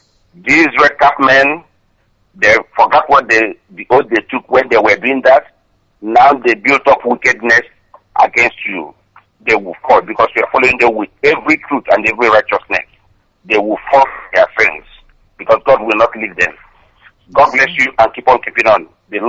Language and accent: English; Ahala, Nigeria; now in Bronx, United States; I'm calling from U.S., precisely in Bronx. I'm from Ahala, in the local government area of Biafra land.